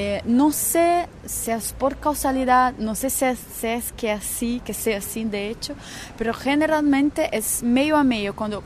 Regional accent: Brazil; yo soy de Brasil, trabajo con performance, con artes, tecnologías y vivo entre Río y Nuvem, que es un espacio, que es un Hack Lab rural

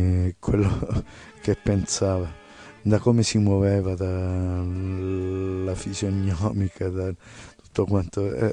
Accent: Reggio Calabria, Calabria, Italy; c'era un gioco che facevo quando ero bambino qui a Reggio Calabria

